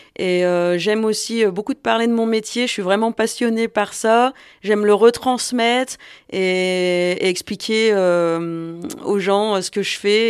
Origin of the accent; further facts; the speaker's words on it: Bourgogne-Franche-Comté, France; Oui, je suis Bressane. Voilà, je viens à côté de Mâcon, mais territoire bressan, où j'ai vécu 20 ans et je suis arrivée ici ensuite